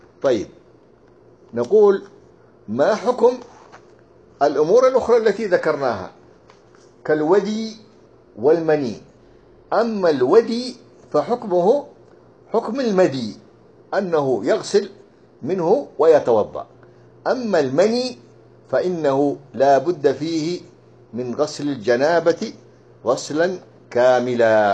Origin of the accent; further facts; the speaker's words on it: Syria; now in Turkey; فنحن كنا كسوريين في تركيا